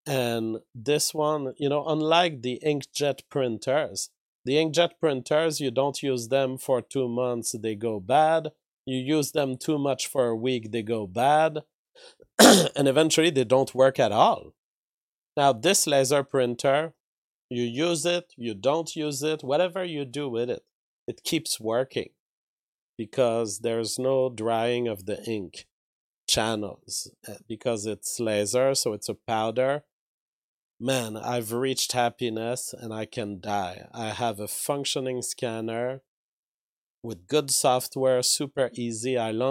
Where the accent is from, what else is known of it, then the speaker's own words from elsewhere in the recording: Canada; you know, I'm a Canadian.